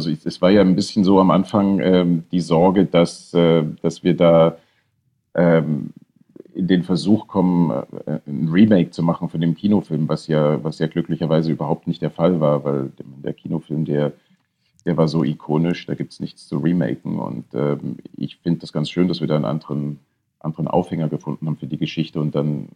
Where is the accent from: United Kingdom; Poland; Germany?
Germany; East Germany; Ich bin ja in der DDR aufgewachsen